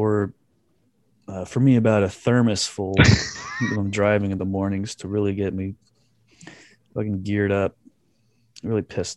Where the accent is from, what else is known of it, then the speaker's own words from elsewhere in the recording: Texas, United States; There's a special thing about being Texan. You don't fuck with family and livelihood regardless of race, ethnicity, or anything. A Texan is a Texan, and we have been violated. My 21 years being here, I am livid.